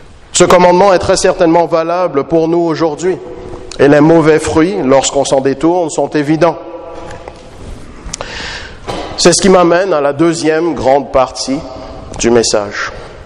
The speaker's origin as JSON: {"language": "French", "country": "Canada", "said": "Chez nous, au Canada, le Dieu de la société est le gouvernement"}